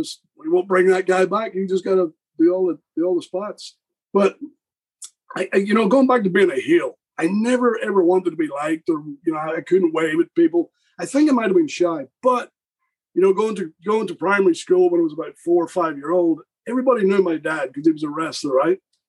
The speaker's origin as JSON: {"language": "English", "town": "Belfast", "region": "Northern Ireland", "country": "United Kingdom", "said": "I'm from Northern Ireland. I'm like 10 miles. Belfast, why would I be a Roman soldier?"}